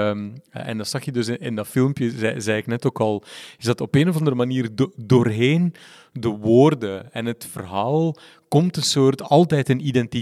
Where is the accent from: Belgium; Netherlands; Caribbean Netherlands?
Belgium; Flanders; accent: West Flemish; West-Vlaams, waar ik vandaan kom, dat is een soort enorm Calimero-ding.